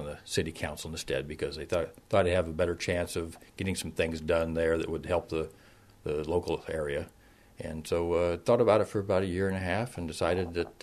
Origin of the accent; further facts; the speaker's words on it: Burlington, Iowa, United States; I've always lived in Southeast Iowa. I grew up in Burlington, graduated in 1974 from Burlington High School.